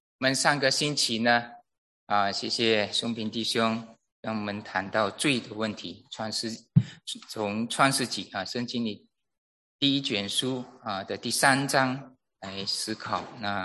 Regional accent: Malaysia; 我可以讲因为我马来西亚来的，我是局外人

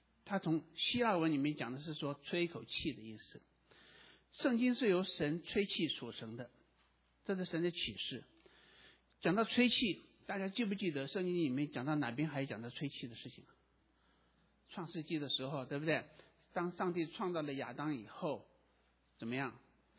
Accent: China; 我们中国人

